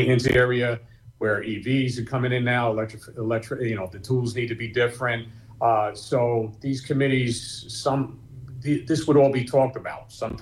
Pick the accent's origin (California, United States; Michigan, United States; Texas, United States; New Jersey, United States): New Jersey, United States; Newark; born or raised there